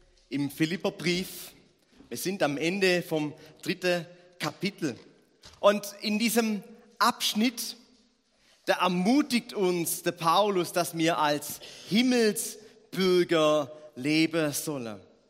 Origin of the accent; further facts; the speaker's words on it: Germany; now in Switzerland; Ich bin nicht in der Schweiz geboren, ich komme aus Deutschland. Um Schweizer zu werden, da habe ich ein bisschen was machen müssen.